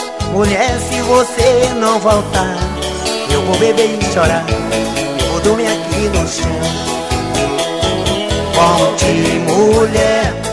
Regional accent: Pindaré-Mirim, Maranhão, Brazil; Quero mandar um abraço pra toda a galera da cidade de Pindaré-Miri, no Maranhão, a minha terra natal.

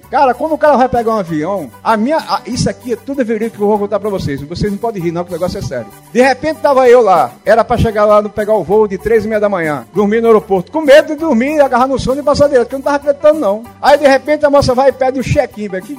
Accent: Serraria, Paraíba, Brazil; eu sou de Serraria. Serraria Brejo Paraibano. É lá na Paraíba, sabe? Um negocinho, uma cidadezinha pequenininha.

